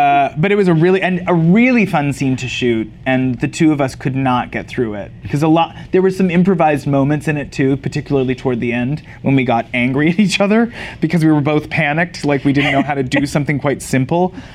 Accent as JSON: {"language": "English", "country": "Canada", "tie": "born or raised there", "said": "I grew up in Canada"}